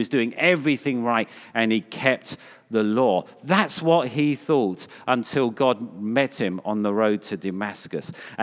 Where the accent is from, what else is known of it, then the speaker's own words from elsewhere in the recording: United Kingdom; Well, I'm a Christian. I'm part of the West. I'm British or whatever.